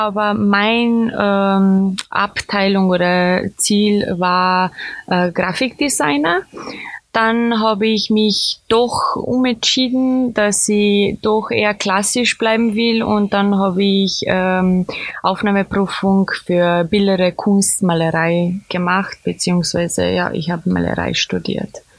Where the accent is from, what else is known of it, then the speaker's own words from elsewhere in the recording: Serbia; Also ich bin natürlich in Serbien aufgewachsen